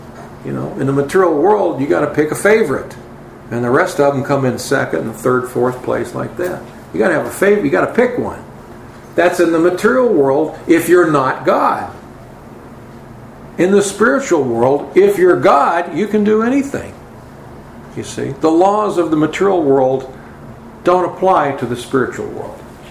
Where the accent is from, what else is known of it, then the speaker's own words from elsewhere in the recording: United States; Well, I'm an American.